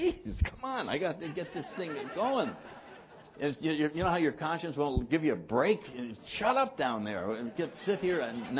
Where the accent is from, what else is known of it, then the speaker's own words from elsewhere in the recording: New England, United States; I came from New England.